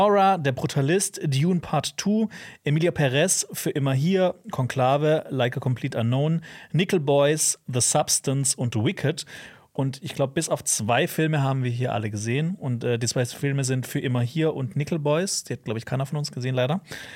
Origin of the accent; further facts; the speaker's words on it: Germany; Weil wir kommen ja auch aus Deutschland.